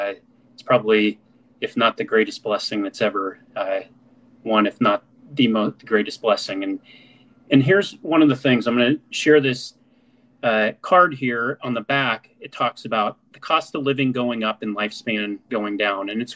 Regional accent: Council Bluffs, Iowa, United States; I'm originally from Council Bluffs, Iowa. Then I went off to college in La Crosse, Wisconsin, played college soccer there, got a degree

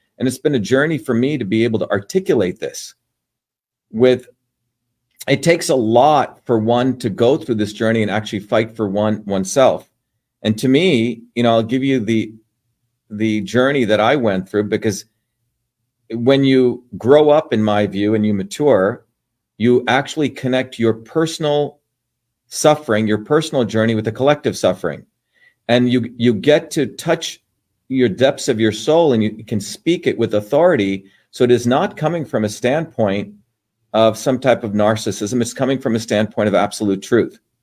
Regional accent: India; You may know, if you've studied my work, that I grew up in India, which had a caste system.

